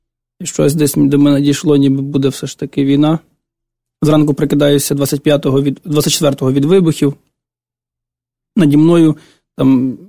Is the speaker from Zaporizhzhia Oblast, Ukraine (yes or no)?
yes; Melitopol, Zaporizhzhia Oblast, Ukraine; я з Мелітополя, так, з того окупованого міста.